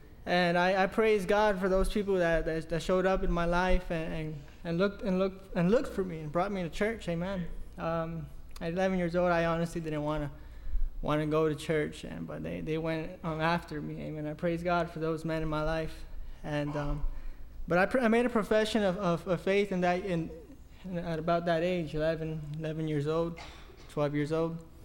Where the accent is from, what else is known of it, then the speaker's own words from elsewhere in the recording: Fort Pierce, Florida, United States; But Brother Mojica, he came down to start Spanish services on Saturday back in my hometown, Fort Pierce.